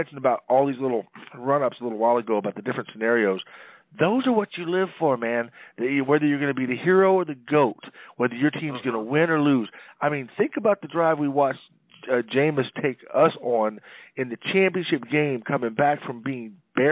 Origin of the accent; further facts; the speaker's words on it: Clearwater, Florida, United States; When I was growing up in the Clearwater Tampa area, there was a little minor league team